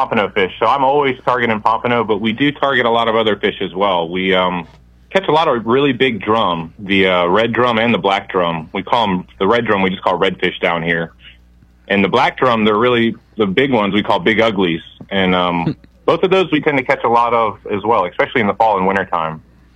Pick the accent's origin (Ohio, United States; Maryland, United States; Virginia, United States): Virginia, United States; So I'm from Northern Virginia, right in Fairfax County, just outside of the Washington, D.C. area.